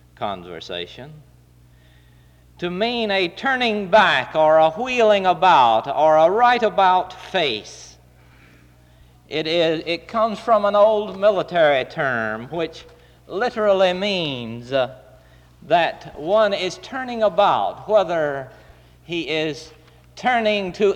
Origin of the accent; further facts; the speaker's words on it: South Carolina, United States; I grew up in South Carolina, later moved to North Carolina, to Kannapolis, where I learned to be a weaver